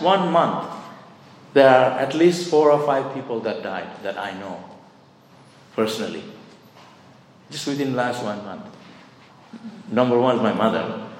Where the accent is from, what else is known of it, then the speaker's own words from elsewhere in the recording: India; when I was growing up in India, we didn't have much.